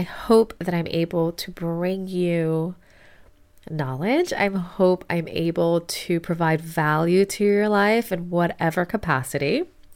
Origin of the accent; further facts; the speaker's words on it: Miami, Florida, United States; So for those of you to know, I am Miami. I'm a Miami native. It's very rare to find somebody born and raised in Miami.